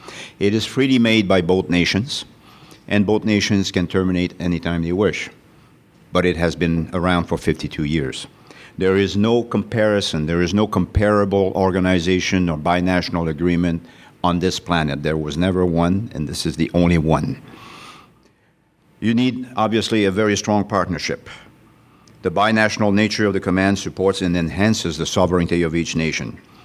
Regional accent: Quebec, Canada; English is a second language; Now, you will already have noticed that I'm from the French part of Canada.

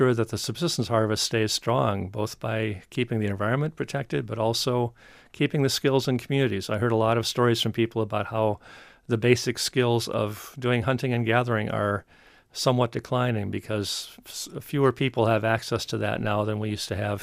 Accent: Minnesota, United States; But also, I grew up in Minnesota, and as a journalist here

